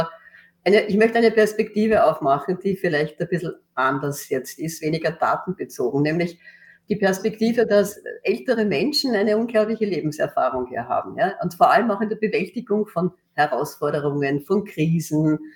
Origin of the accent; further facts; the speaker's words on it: Austria; Ja, also in meiner Jugend, ob das jetzt bei uns in Österreich die Besetzung der Heimburger Au war oder die Verhinderung von Zwentendorf